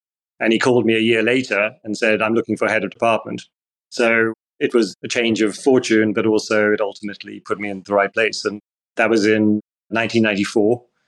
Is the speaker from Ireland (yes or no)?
no; South Africa; now in United Kingdom; I was actually born in Johannesburg in the 60s, and we left South Africa in the 70s, in 1974, to move to England. So I have very, very firm memories of growing up in South Africa, which was a very idyllic experience